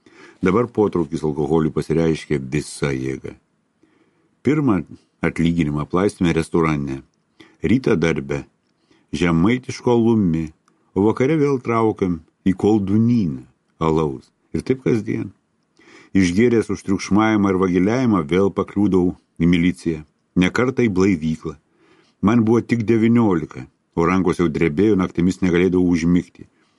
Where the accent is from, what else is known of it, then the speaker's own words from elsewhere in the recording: Kaunas, Kaunas County, Lithuania; Gimiau ir augau Kaune, Šančiuose.